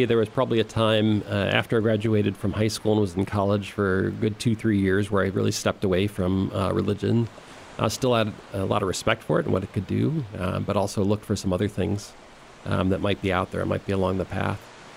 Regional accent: Cleveland, Ohio, United States; So I grew up in the Cleveland, Ohio area.

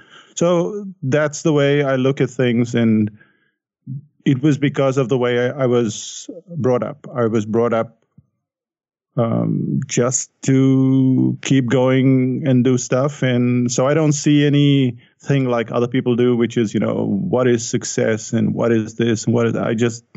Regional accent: India; Well, that's the way I grew up in India.

